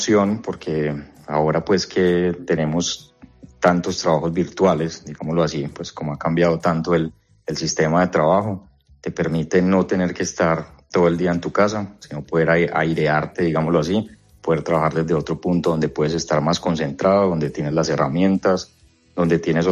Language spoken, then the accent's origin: Spanish; Colombia; moved away as an adult; now in Madrid, Spain; Venimos de Colombia y nos enfrentamos al tema del alquiler, a buscar una vivienda que nos guste. Y estoy hablando de que estoy con mi esposa. Y cuando llegamos a Madrid